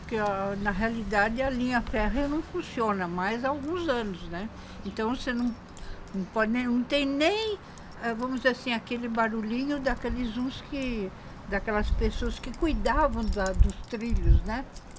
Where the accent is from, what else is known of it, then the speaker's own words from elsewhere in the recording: São Paulo, Brazil; Bom, eu sou natural de São Paulo. Nasci, me criei lá. Vivi lá até os meus quase 46 anos.